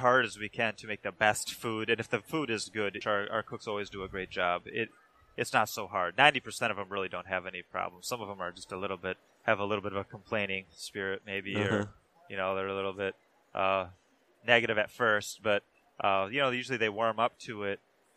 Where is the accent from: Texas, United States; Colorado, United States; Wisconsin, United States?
Wisconsin, United States; I'm like, hey, we're from Wisconsin. You know, we're surrounded with farms.